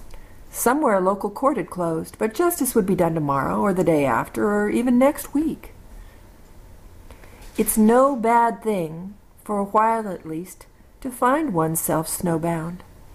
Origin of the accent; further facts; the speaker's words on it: Seattle, Washington, United States; my holiday traditions in the 1950s growing up in Seattle, again, when things were slower than we find them today.